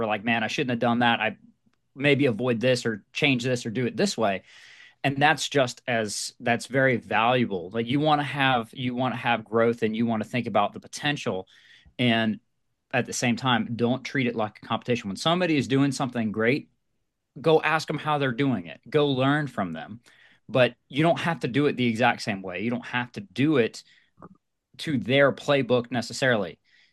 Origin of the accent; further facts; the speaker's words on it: United States; born there; And like, I was born in the United States and all this other stuff.